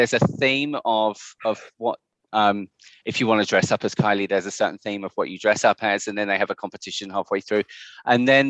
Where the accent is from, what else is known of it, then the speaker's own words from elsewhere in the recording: Upminster, London, United Kingdom; now in Sydney, Australia; I live in Sydney, Australia, but I'm originally from the UK. A little place you may have heard of called Essex.